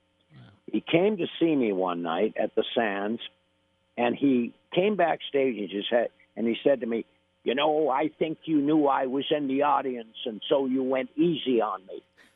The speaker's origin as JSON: {"language": "English", "country": "Canada", "said": "because I'm a Canadian."}